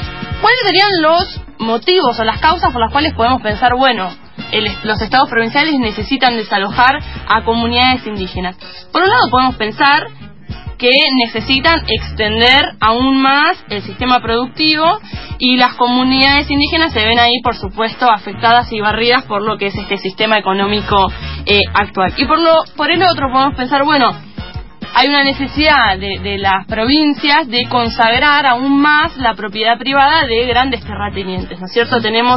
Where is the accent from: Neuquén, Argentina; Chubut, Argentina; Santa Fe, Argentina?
Neuquén, Argentina; born there; La familia Zapag, la conocemos quienes nacimos en Neuquén.